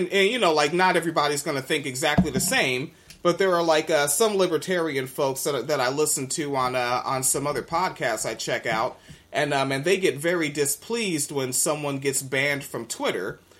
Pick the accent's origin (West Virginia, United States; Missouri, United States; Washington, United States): Washington, United States; Tacoma; Okay. I'm from there. I came up in Pierce County around Spanaway and Tacoma.